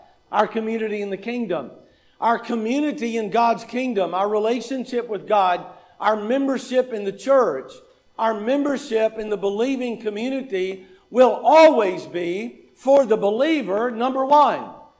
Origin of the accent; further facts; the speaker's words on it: United States; I'm a member of a certain political party. I'm an American.